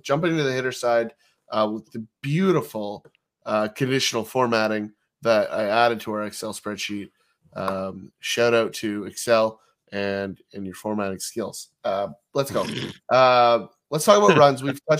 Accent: Canada; totally we are Canadian.

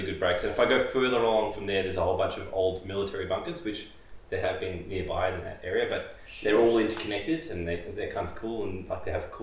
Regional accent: Point Lonsdale, Victoria, Australia; I grew up in Point Lonsdale. Mm. So it's a big coastal area, but it's got lots of different spots in it.

